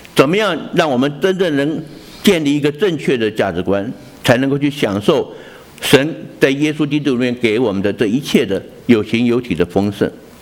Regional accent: China; 所以我们中国人一见面都讲什么？你吃过饭没有？

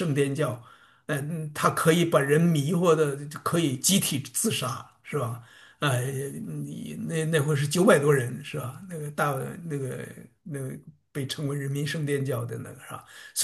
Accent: China; 这个我中国人还都相信邪不压正呢

